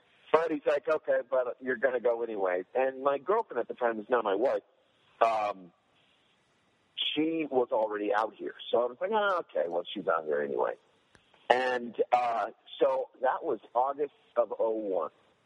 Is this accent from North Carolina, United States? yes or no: no; Pennsylvania, United States; I'm from Pennsylvania. I went to Temple University for graduate school in Philly.